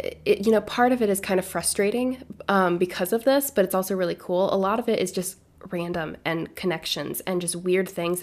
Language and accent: English; New York, United States; which is a wedding in Seattle, Washington, which I'm from New York.